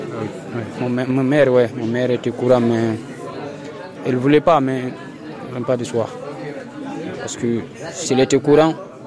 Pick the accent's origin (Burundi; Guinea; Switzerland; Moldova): Guinea; now in France; Je savais quand j'ai quitté la Guinée que j'allais directement venir en France.